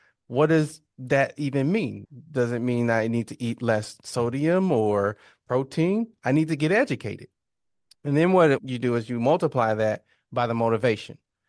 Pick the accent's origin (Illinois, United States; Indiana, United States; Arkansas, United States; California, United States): Illinois, United States; Mounds; So my hometown, Mounds, Illinois, is cool because it's located right at the edge of Illinois. So it borders Kentucky and it borders Missouri.